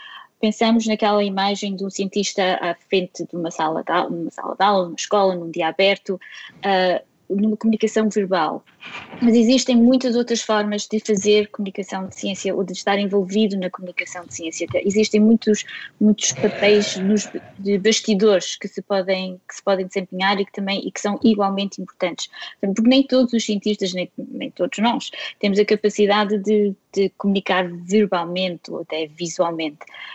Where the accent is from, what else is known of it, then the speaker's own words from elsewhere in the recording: Portugal; moved away as an adult; Eu saí de Portugal há apenas 4 anos, desta última vez, portanto estou só há 4 anos fora de Portugal